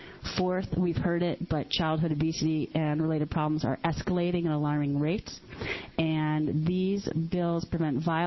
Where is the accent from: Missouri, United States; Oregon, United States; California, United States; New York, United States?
Oregon, United States; Hubbard; I am here tonight. I'm from Hubbard, Oregon, but I'm here with a group called Oregon Farmers Feeding Oregon Kids